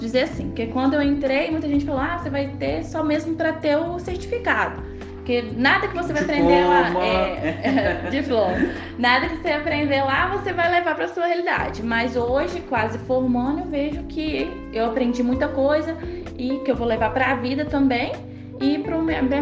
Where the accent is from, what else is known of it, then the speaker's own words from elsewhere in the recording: Manhuaçu, Minas Gerais, Brazil; eu tenho 21 anos, sou nascida e criada aqui em Manhuaçu, né?